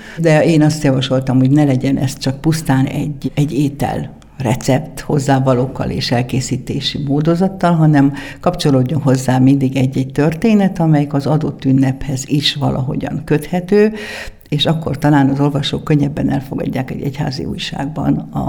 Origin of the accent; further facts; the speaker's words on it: Hungary; mert én mégiscsak magyar vagyok